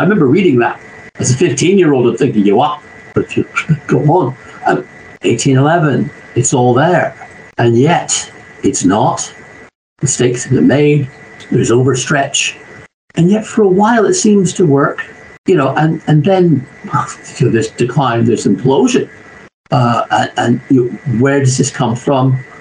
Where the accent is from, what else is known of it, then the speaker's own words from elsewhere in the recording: Ireland; all right, I'm not Anglo-Saxon, I'm Irish